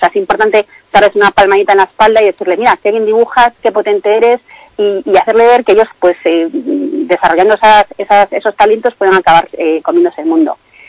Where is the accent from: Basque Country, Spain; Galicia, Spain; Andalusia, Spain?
Galicia, Spain; Vigo; born there; moved away as an adult; also born or lived in Madrid; yo hasta el año 2020... vivo en Madrid, es decir, yo efectivamente soy gallega, nací en Vigo, pero me fui a estudiar la carrera a Madrid y me pasé en Madrid 26 años, ¿no? Con motivo del COVID vuelvo a Galicia